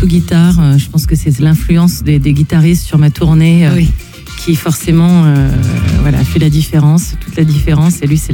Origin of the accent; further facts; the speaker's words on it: Brittany, France; beaucoup voyagé, beaucoup déménagé. Donc j'ai toujours été un peu une nomade, mais comme tous les nomades, toujours rattachée à ma région d'origine, forcément, donc, qui est la Bretagne.